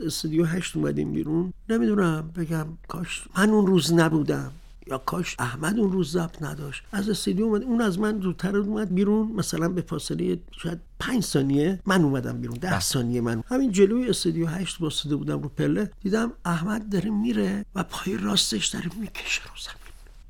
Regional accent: Iran; first language Azerbaijani; Persian is a second language; now in Tehran, Iran; چون ما تو پایتختیم، زبان حاکم فارسیه و زبان مادری ما یک جورهایی مظلوم واقع شده. میگشتیم واژه های فراموش شده ما ترک های مقیم تهران رو پیدا کنیم

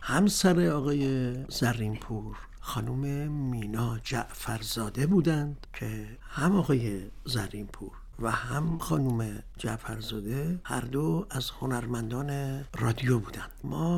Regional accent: Iran; first language Azerbaijani; Persian is a second language; now in Tehran, Iran; چون ما تو پایتختیم، زبان حاکم فارسیه و زبان مادری ما یک جورهایی مظلوم واقع شده. میگشتیم واژه های فراموش شده ما ترک های مقیم تهران رو پیدا کنیم

